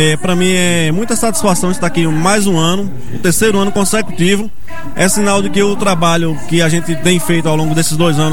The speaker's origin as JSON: {"language": "Portuguese", "region": "Northeast Region", "country": "Brazil", "said": "eu digo a gente, nós enquanto nordestinos forrozeiros, sendo invadidos por outros gêneros, outros ritmos aqui na nossa festa."}